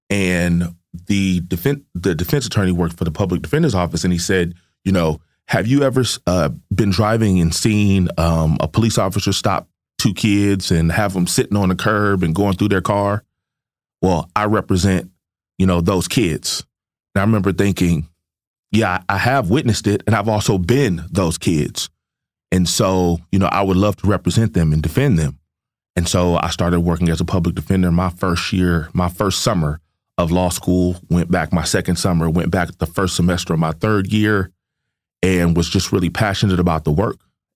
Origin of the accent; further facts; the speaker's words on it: Inglewood, California, United States; But, you know, also growing up in Inglewood, I loved the Lakers and I was a good student.